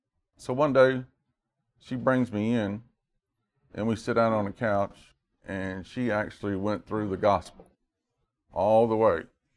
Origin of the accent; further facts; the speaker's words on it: Memphis, Tennessee, United States; And I was born and raised in Frazier, right here in Memphis.